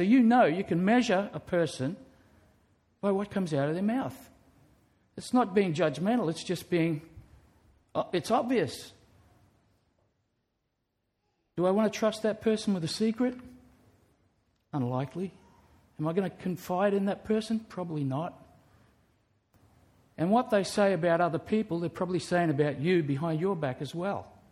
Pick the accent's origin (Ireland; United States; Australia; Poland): Australia; Well, that's just like saying I'm an Australian. I live here.